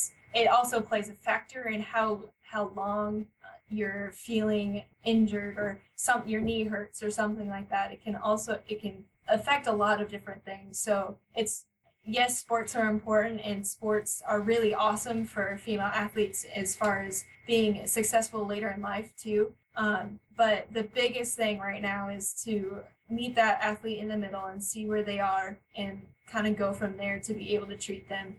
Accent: Washington, United States; Well, yes, I am from Washington, but right now I'm in Missouri.

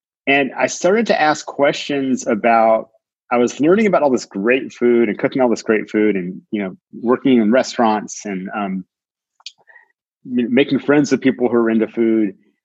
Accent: Austin, Texas, United States; And you know, growing up in Austin, Texas, my dad was a professor.

